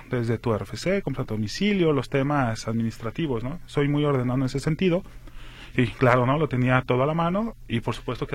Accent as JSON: {"language": "Spanish", "country": "Mexico", "tie": "born or raised there", "said": "Colonia El Retiro, y de ahí vengo. Yo vengo de la Colonia del Retiro, ahí tuve mi infancia, ahí tuve mi... no estudié la secundaria en El Retiro porque El Retiro no tiene secundaria"}